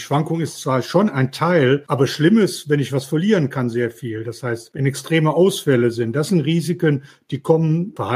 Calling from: Mannheim, Baden-Württemberg, Germany; Ich bin aus Mannheim zugeschaltet, bin schon ganz aufgeregt auf die Fragen

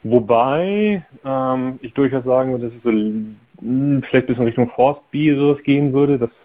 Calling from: Hamburg, Germany; Ich komme aus Hamburg

